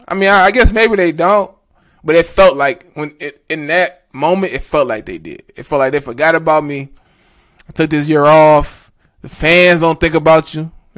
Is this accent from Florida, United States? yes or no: yes; Florida, United States; Like, I'm from Florida. I'm cold.